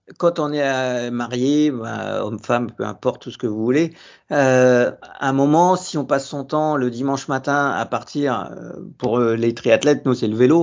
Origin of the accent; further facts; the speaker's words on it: Saint-Germain-en-Laye, Île-de-France, France; Et maintenant je suis à Saint-Germain-en-Laye, au club de triathlon de Saint-Germain-en-Laye, parce que je suis de Saint-Germain-en-Laye.